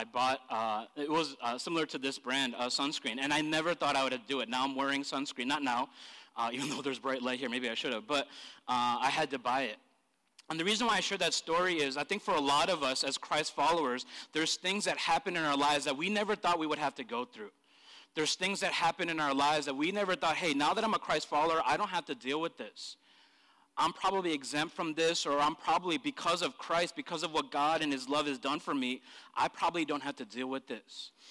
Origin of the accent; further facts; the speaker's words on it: India; I'm Indian. I don't need to wear sunscreen.